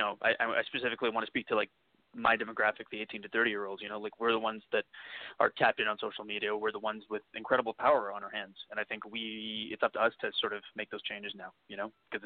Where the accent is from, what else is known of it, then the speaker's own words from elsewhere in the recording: Kuwait; also born or lived in Mumbai, India; I'm originally from Mumbai, India. I was born there. And when I was three, I moved to the Middle East and growing up in Kuwait.